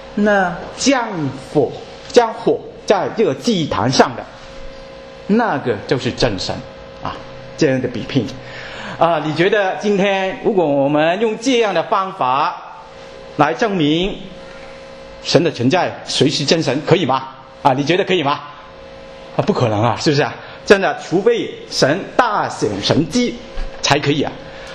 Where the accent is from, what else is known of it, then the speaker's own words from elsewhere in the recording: China; 总是真的东西放在我们中国人的手里面，就会将真变成假了啊。